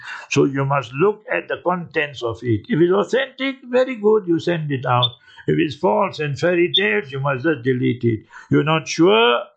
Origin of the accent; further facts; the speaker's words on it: India; I said, gee, I came from India.